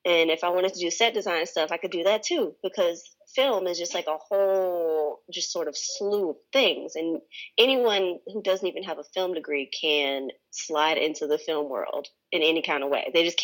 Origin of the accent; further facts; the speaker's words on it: Chicago, Illinois, United States; The long answer, or longer answer, is, let's see, born and raised in Chicago.